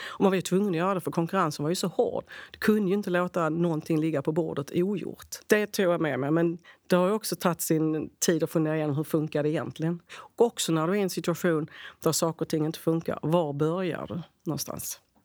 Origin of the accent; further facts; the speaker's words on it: Skåne, Sweden; Och som skåning så behöver jag mat också.